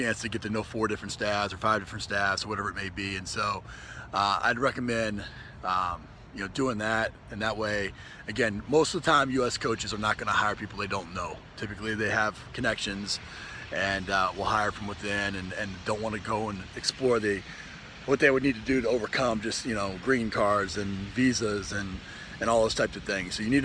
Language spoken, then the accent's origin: English; Kansas City, Missouri, United States; Again, Kansas City, if you ever have a chance to come to this city, it's my hometown, where I'm from, and just think the world of it.